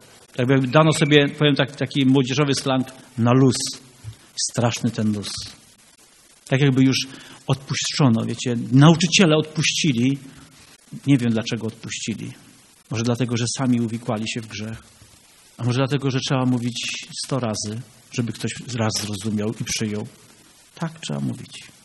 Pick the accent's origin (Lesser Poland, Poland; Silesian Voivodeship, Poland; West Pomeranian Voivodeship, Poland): West Pomeranian Voivodeship, Poland; Połczyn-Zdrój; I wy tu z Ciechanowa, i my z Połczyna